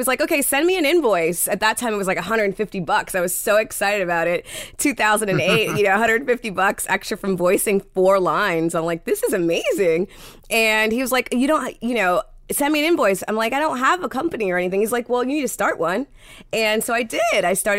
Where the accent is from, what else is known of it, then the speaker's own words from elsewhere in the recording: Trinidad & Tobago; now in Miami, United States; I'm from Trinidad originally and moved up here in the early 80s